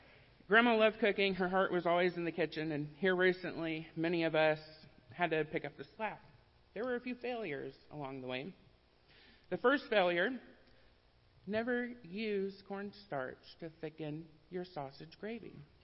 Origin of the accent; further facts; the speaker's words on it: Kansas, United States; I grew up in Kansas, and most years growing up, we'd only come down to Oklahoma a few times a year